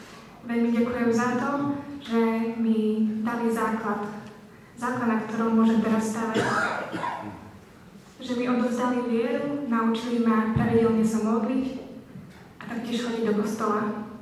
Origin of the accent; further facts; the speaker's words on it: Levoča, Prešov Region, Slovakia; born or raised there; now in Košice, Slovakia